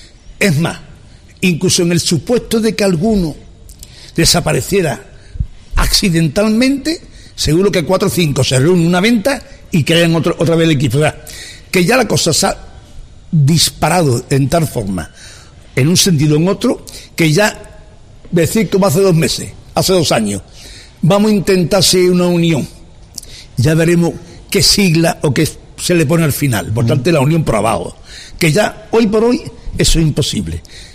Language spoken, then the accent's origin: Spanish; Barcelona, Catalonia, Spain; Yo soy de Barcelona y no me fui al Español.